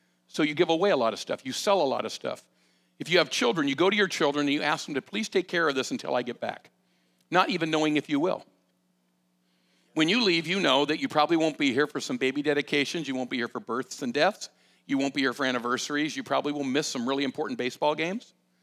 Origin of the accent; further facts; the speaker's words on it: California, United States; also born or lived in Santa Cruz, United States; I was born in Santa Cruz, California, raised in Southern California, got saved in the Jesus movement